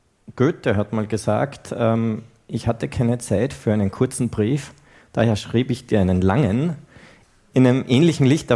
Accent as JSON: {"language": "German", "region": "Upper Austria", "country": "Austria", "said": "ich komme aus Oberösterreich"}